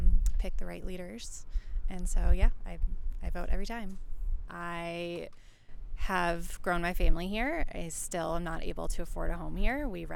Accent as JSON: {"language": "English", "town": "Cleveland", "country": "United States", "tie": "born or raised there", "lives_now": "Jackson, United States", "said": "I grew up in Cleveland, but I lived in Jackson for 13 years and just live right in town, not far away."}